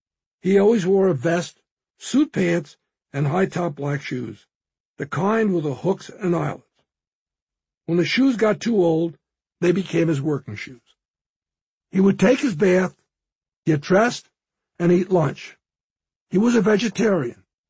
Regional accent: Rosin Heights, New York, United States; I'm the American dream. I grew up in Rosin Heights, Long Island, during World War II and just after.

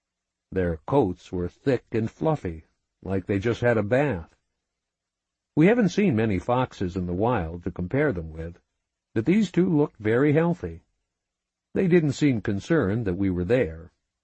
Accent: Midwest, United States; We knew from growing up in the Midwest that afternoon thunderstorms can develop quickly

